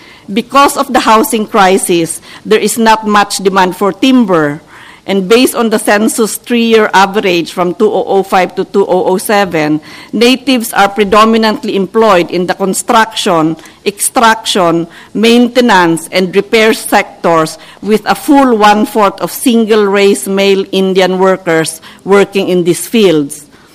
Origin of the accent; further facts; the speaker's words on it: Cordillera Administrative Region, Philippines; I come from the Philippines, and I can speak of the situation of indigenous peoples in my country. In the region where I come from, the Cordillera region